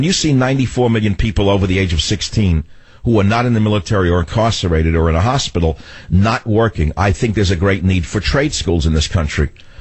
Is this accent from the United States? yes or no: yes; New York, United States; We people from New York are like Mayans. We all have different accents, like from different regions.